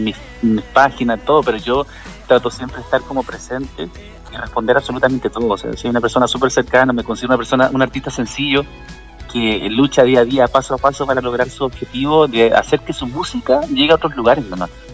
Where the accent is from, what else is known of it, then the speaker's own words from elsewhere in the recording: Chile; en mi país, Chile, tengo un avance importante en el tema de la privatización del agua